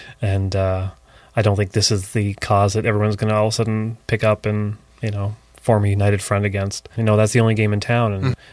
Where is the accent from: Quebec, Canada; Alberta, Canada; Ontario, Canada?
Ontario, Canada; Barrie; now in Toronto, Canada; From Barrie.